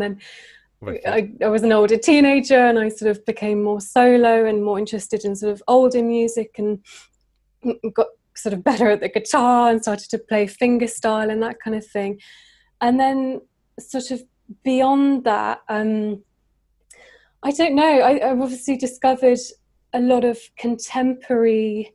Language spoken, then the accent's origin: English; Winchester, South East England, United Kingdom; I moved back home was doing a lot of busking just on the streets of Winchester in my hometown.